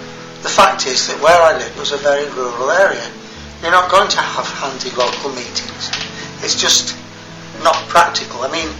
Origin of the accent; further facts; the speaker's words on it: Manchester, North West England, United Kingdom; born there; I was born in a city, I was born in Manchester, but I've never actually worked in a city for very long.